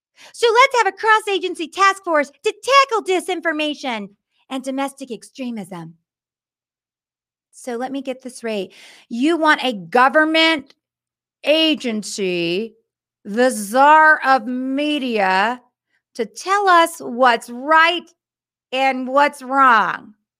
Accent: Oakland, California, United States; I grew up in Oakland.

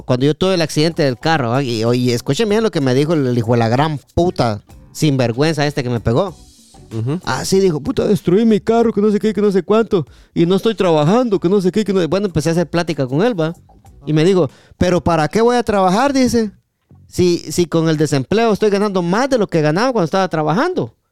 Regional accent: Guatemala; nosotros los latinos que venimos de Guatemala

